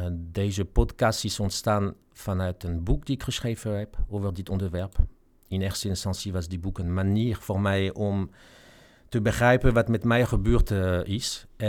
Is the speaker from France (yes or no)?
yes; France; Dutch is a second language; Zoals je hoort, kom ik uit Frankrijk.